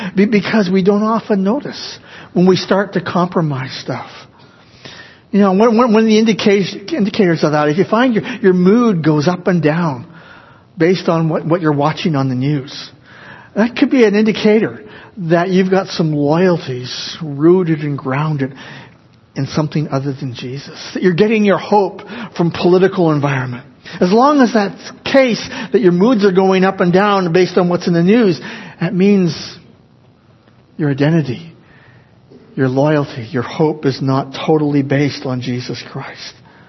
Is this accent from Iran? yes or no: no; Canada; born there; I'm Canadian. I like being Canadian. I feel very fortunate having been born in Canada.